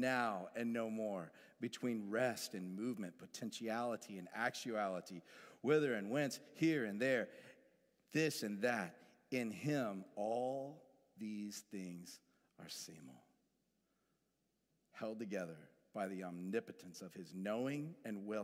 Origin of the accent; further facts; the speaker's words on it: Woodstock, Georgia, United States; I mean, I'm from Woodstock, Georgia, okay? So, not hating on where I'm from, it's just we didn't talk about stuff like this.